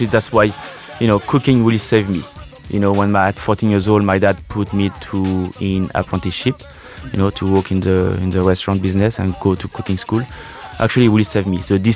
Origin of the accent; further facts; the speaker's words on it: Bourgogne-Franche-Comté, France; English is a second language; I'm from the country. I'm a redneck from Burgundy, guys.